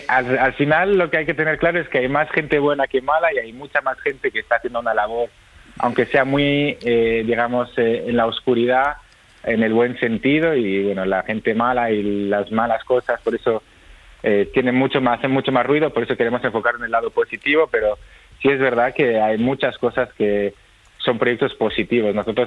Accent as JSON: {"language": "Spanish", "town": "La Alberca", "region": "Castile and León", "country": "Spain", "tie": "born or raised there", "said": "Yo salí de mi pueblito, de la alberca en Salamanca"}